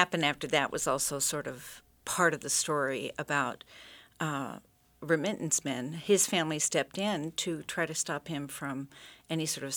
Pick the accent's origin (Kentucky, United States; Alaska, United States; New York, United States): Alaska, United States; Sitka; Now, growing up in Sitka, we were aware of remittance men in Sitka.